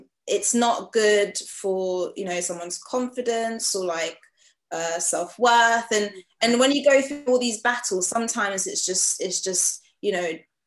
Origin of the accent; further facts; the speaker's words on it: Freetown, Western Area, Sierra Leone; now in United Kingdom; I'm from Freetown, Sierra Leone, and during the war, to, you know, escape and move to...